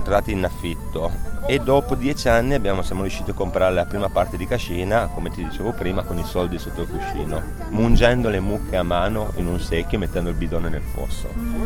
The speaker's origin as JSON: {"language": "Italian", "town": "Brandizzo", "region": "Piedmont", "country": "Italy", "said": "ho 46 anni e vengo da Brandizzo, provincia di Torino."}